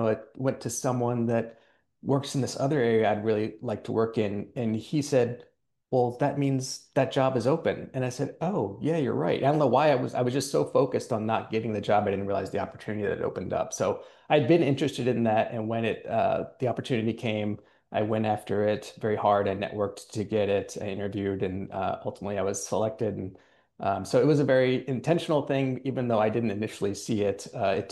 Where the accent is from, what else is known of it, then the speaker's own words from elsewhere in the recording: District of Columbia, United States; I grew up in that space. So I'm from the Washington, D.C. area, and my father had been in the U.S. Air Force.